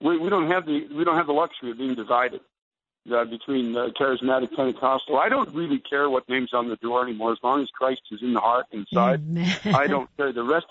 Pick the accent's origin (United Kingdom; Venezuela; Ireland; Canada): Canada; now in United States; I've been here 21 years now. I came from Canada originally